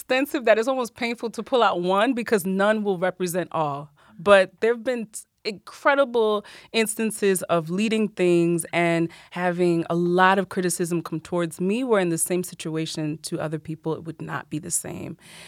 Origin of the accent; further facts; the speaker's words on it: New York, United States; Yeah, I grew up in New York. I grew up primarily in Westchester County. That is the county right above New York City.